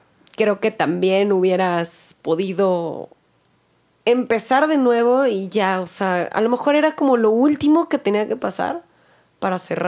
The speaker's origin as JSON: {"language": "Spanish", "town": "Cali", "region": "Valle del Cauca", "country": "Colombia", "said": "soy de Cali, Colombia."}